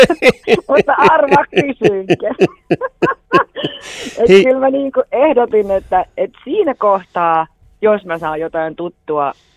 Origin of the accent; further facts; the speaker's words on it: Vaasa, Ostrobothnia, Finland; moved away as an adult; also born or lived in Jyväskylä; now in Sipoo, Finland; Vaasastahan mä oon lähtöisin, mutta sitten lähdin opiskelemaan Jyväskylään ja sitten mutkan kautta tänne Sipooseen.